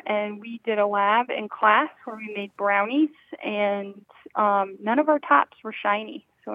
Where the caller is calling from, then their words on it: Pflugerville, Texas, United States; Just outside of Austin in Pflugerville, Texas.